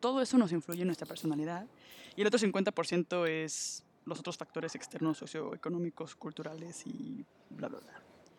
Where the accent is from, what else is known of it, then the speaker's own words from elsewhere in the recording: Acapulco, Guerrero, Mexico; also born or lived in Sinaloa; Y pues sí, viví, yo nací en Noche, Sinaloa. Mis hermanos nacieron en Tampico, mi mamá es de Colima y mi papá es de Ciudad de México. Y viví pues en Acapulco toda mi primaria prácticamente.